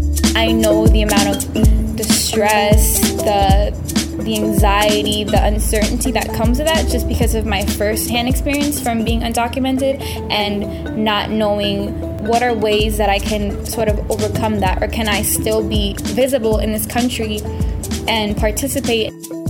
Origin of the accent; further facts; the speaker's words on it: Dominican Republic; I'm from the Dominican Republic.